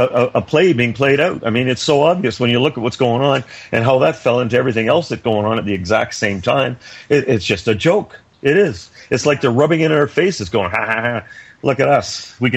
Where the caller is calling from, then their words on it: British Columbia, Canada; I'm in British Columbia, Canada.